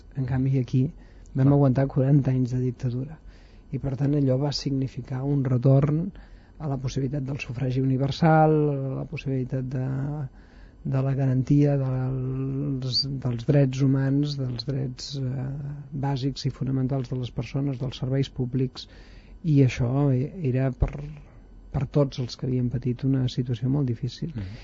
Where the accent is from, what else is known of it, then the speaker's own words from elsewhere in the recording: Mollet del Vallès, Catalonia, Spain; Cada vegada que passava alguna cosa en el meu poble, a més, s'assenyalava ràpidament cap a … que a Mollet, per cert, ens diuen